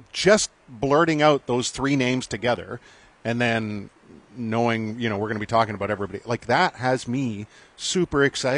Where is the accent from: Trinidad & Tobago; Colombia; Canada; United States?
Canada; Ontario; because of growing up in Southern Ontario and having a devoted national French channel always available